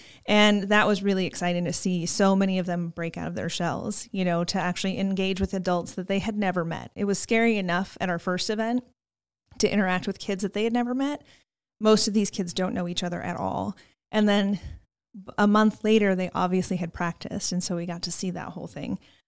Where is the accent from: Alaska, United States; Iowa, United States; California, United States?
Alaska, United States; Ironically, when I grew up in Alaska, I loved our state fair